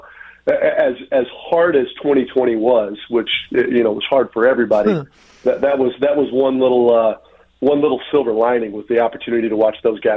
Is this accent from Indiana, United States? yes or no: yes; Indiana, United States; as we say where I grew up in Indiana, we're gonna get our comeuppance a little bit